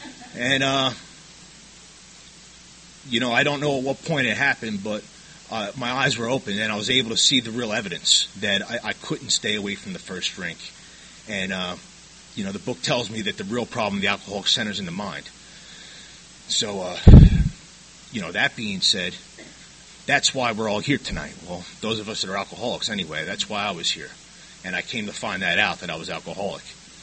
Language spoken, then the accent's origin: English; New York, United States; I'm an alcoholic. And I'm from New York.